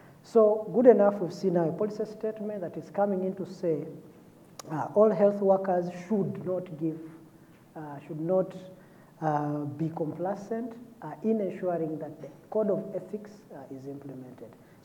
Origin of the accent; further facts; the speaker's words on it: Western Region, Uganda; No, I'm not related to Elioda Tumwesigye, but we come from, we are all from the Southwest. He comes from the western part of the South, and I come from the deeper South.